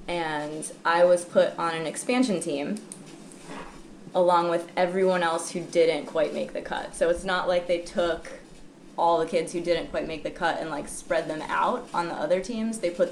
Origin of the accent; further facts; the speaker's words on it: Youngstown, Ohio, United States; I grew up in Youngstown, Ohio, so my family was Cleveland Indians fans.